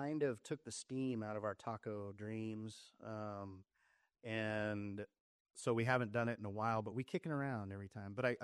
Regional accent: Yuma, Arizona, United States; also born or lived in Florida, United States / Alabama, United States; I grew up in Yuma. I was born in Florida. My family moved to Alabama. My brother was born. Then they moved to Arizona, I think Wickenburg first.

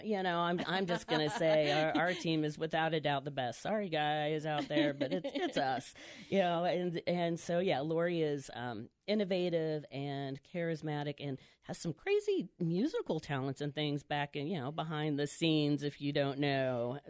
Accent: Yuma, Arizona, United States; I grew up in Yuma. And so I was Palmcroft, Woodard, COFA. And, lived in Yuma, you know, my whole life except for when I went off to college.

